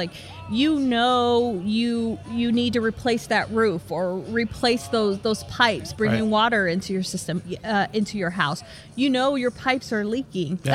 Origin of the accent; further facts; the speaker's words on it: Texas, United States; you know, in my home state of Texas, they're not able to.